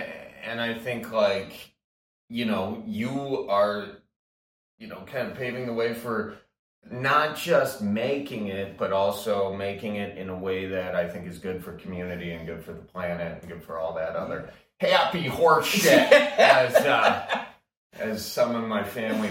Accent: Midwest, United States; I think this growing up in a big family, this growing up in the Midwest, it's what can I do you for

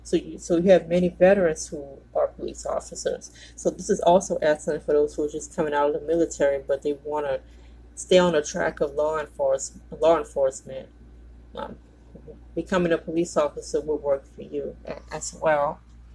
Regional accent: New Orleans, Louisiana, United States; I know here in my hometown, I live in New Orleans

